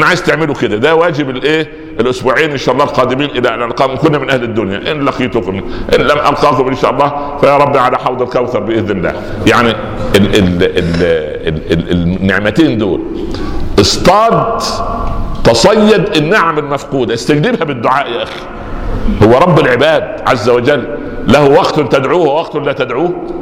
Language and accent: Arabic; Minya Governorate, Egypt; في صعيد مصر، يعني جوار قريتي، مدينة اسمها البهنسة